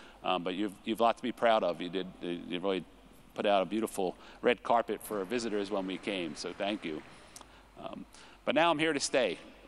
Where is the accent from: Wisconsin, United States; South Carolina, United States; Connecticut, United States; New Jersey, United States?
New Jersey, United States; they used to accuse me of being a southerner because I was from South Jersey.